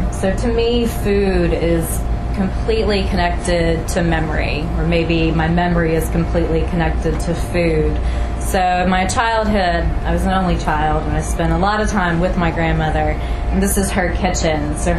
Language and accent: English; Vanceburg, Kentucky, United States; As Brian mentioned, I am from Vanceburg, Kentucky, so in case you were wondering where that is, I put a big blue star in the general locale.